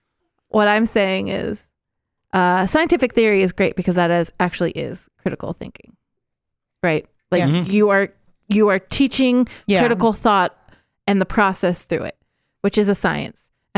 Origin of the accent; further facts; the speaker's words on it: Idaho, United States; because even growing up in Idaho